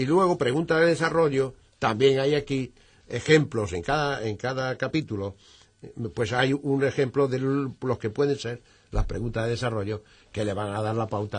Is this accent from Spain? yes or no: yes; Spain; lo acataré con muchísimo gusto como español que soy